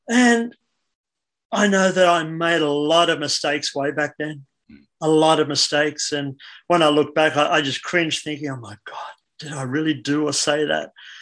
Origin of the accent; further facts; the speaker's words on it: Newcastle, New South Wales, Australia; I'm either going to go to Brisbane or Newcastle, which was my hometown. So I came back to Newcastle, and best decision in my life I've ever made.